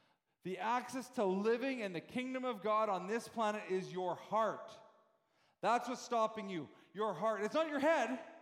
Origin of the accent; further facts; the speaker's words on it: Canada; moved away; Most of us have left Canada, okay? And where you go as a Canadian citizen, you most of us will say, I represent Canada when you go there, right?